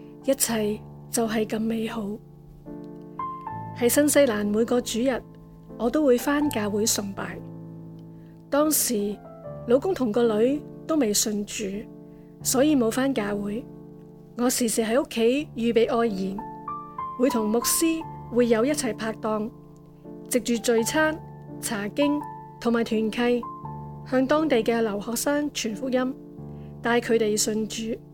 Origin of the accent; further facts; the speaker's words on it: Hong Kong; moved away as an adult; now in New Zealand; 我和丈夫都是土生土长的香港人，在香港长大，受教育、工作、结识。1979年我们两个结婚，第二年生了个女，1990年全家移民新西兰。